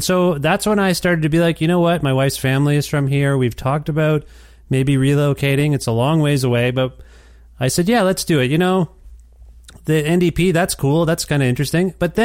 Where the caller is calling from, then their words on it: Edmonton, Alberta, Canada; My family and I moved from Ontario to Alberta. I'm calling you from Edmonton, Alberta.